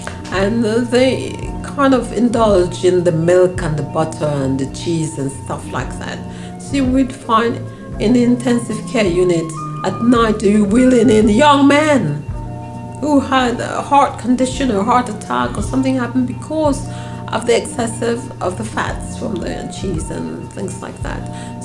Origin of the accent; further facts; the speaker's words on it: Grenada; If in those days growing up in Grenada, there were Indians in our family, like Asian looking people who were part of the family, we didn't have that division.